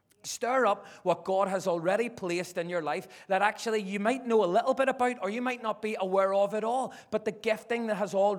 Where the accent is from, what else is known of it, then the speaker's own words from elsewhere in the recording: Northern Ireland, United Kingdom; I do have this problem, as I'm from Northern Ireland, that sometimes I talk very quickly and can be hard to make out.